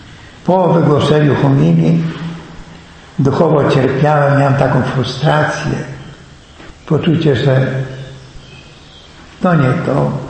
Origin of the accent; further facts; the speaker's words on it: Lublin Voivodeship, Poland; pochodzę z Roztocza, z Lubelskiego kiedyś, teraz to jest za mój szczyzna. robiłem małą maturę w Tomaszowie Lubelskim